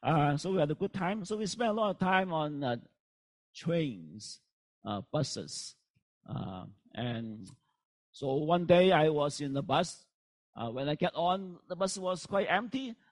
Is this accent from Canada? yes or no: yes; Canada; So being Canadian, Right?